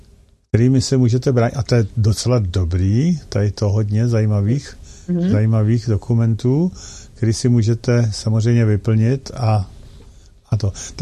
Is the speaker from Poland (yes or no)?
no; Plzeň, Plzeň Region, Czechia; jsme tady všichni z Plzně